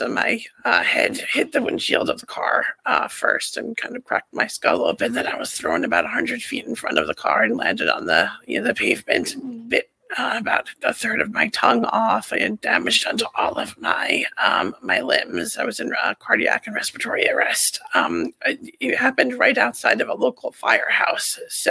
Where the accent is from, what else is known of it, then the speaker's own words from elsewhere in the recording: New York, United States; And so I grew up here on Long Island, on the North Shore of Long Island.